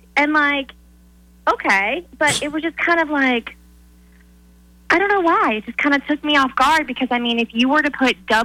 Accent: Florida, United States; now in Alabama, United States; growing up in South Florida, it's very different. But I'll even say here in Alabama

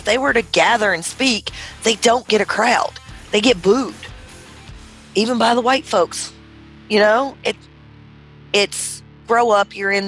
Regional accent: the South, United States; I'm from the South. I know this. I know how it goes.

